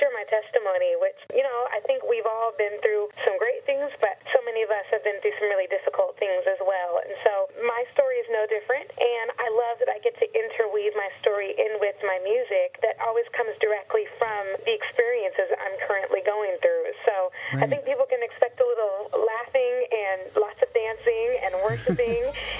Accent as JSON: {"language": "English", "town": "Citrus Heights", "region": "California", "country": "United States", "tie": "born or raised there", "said": "I mean, I grew up in Citrus Heights, the Sacramento area"}